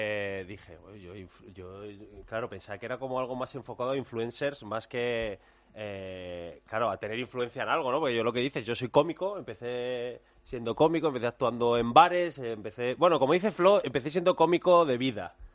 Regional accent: Hospital de Órbigo, Castile and León, Spain; Hospital de Órbigo. Va a Hospital de Órbigo a la semana de la trucha y el botillo, creo que era.

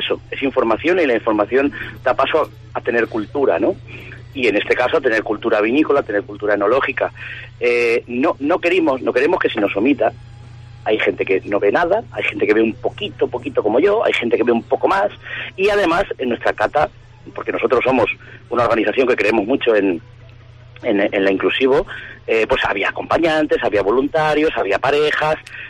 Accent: Castilla-La Mancha, Spain; now in Jerez, Spain; soy manchego.

